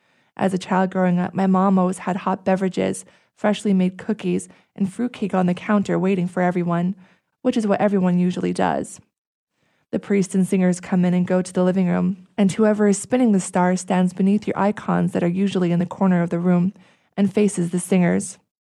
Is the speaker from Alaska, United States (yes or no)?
yes; St. Paul Island, Alaska, United States; from St. Paul Island, and I celebrate both holidays.